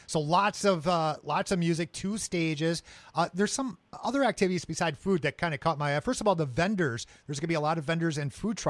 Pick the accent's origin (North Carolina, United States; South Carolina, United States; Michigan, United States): Michigan, United States; Marquette; Even though I live on the North Side, but I grew up on the East Side, there's lots of pride there.